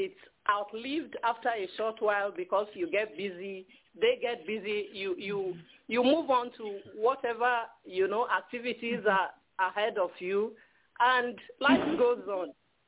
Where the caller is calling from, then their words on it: Houston, Texas, United States; I'm calling from Houston.